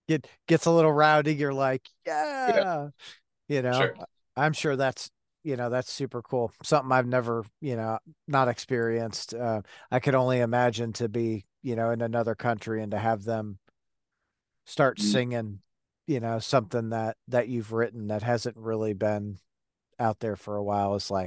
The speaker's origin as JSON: {"language": "English", "town": "Detroit", "region": "Michigan", "country": "United States", "tie": "born or raised there", "said": "So I grew up in Detroit, and we used to go over to London."}